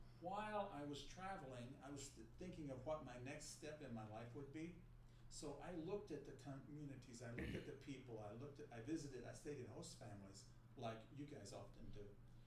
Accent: West Virginia, United States; I'm actually born and raised in West Virginia.

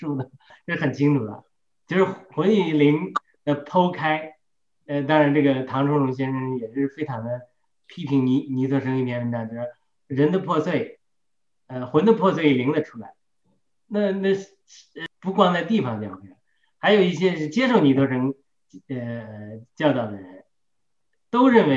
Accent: China; 但我在中国长大的时候，有一段时间错误的以为看那个厚黑学看多了

